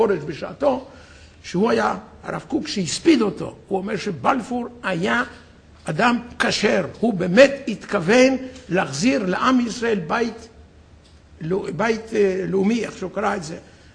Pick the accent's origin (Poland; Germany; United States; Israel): Poland; Hebrew is a second language; אני מפולין, בפולין, במערב פולין, שלזיה, זה היה אזור מיושב על ידי הגרמנים